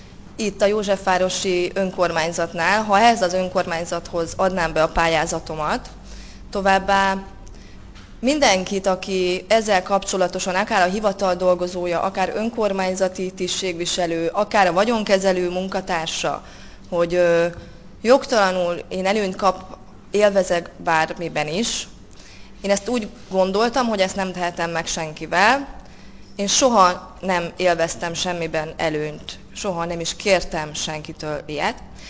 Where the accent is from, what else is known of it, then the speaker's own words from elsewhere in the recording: Borsod-Abaúj-Zemplén, Hungary; now in Budapest, Hungary; én egy Borsod megyei lány vagyok, és a fővárosban a hosszú távú lakhatásom nem volt megoldott